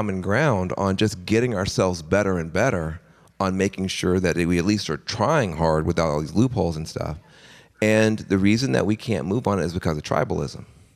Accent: Tennessee, United States; I'm a Southerner. I grew up in a red state. I grew up on the edge of a small town in rural West Tennessee.

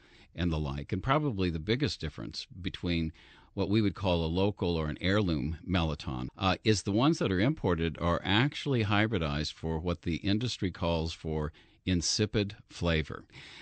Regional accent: Kansas, United States; I was from Kansas 30 years ago.

